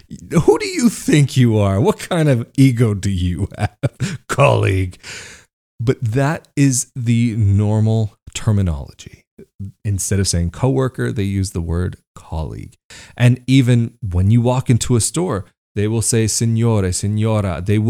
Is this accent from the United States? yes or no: yes; United States; And especially like growing up in the States, again, we grow up with this idea of your personal bubble.